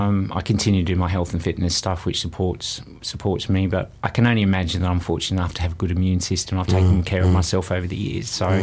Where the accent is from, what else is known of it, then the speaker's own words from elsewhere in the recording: Australia; accent: Australian; moved away as an adult; now in Brighton, United Kingdom; But essentially, I've lived in the UK for almost 30 years. I'm an Aussie Brit, so mm-hmm. I'm a citizen mm-hmm. of the United Kingdom.